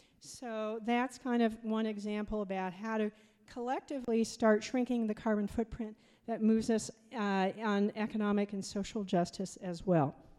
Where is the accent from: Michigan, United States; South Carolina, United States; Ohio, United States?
Ohio, United States; And I'm from Ohio.